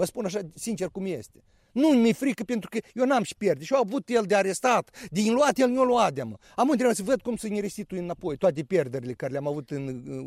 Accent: Moldova; Adică sunt niște lucruri dureroasă pentru noi ca moldoveni

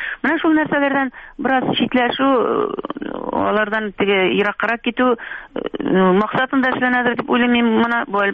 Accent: Bashkortostan, Russia; also born or lived in Kazan; Мин Кырым татары түгел, мин Башкортстаннан килгән, Казанда укыдым

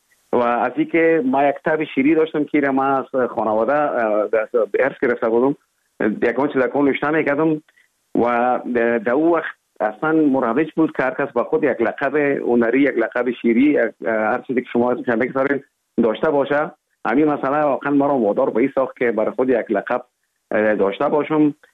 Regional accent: Kabul, Afghanistan; born there; اصلا زادگاه من کابل است ولی همطور که گفتم زیاد ما در دیگه ولایت هم بودیم

